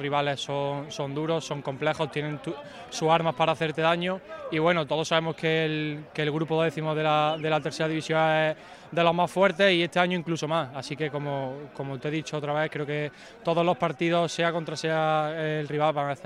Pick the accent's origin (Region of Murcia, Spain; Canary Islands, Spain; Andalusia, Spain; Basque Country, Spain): Andalusia, Spain; Lucena; estar aquí otro año más defendiendo a mi pueblo, a mi gente. Y bueno, creo que este año junto conmigo hay muchos más lucentinos que te pueden transmitir esto que siento yo.